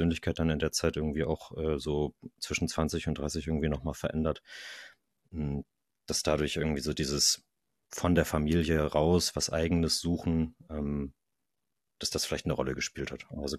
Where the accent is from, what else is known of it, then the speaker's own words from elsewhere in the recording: Hamburg, Germany; born there; Ich wohne tatsächlich nicht in Kiel, sondern in Hamburg und das auch schon ziemlich lange. Ich bin auch hier in der Stadt geboren.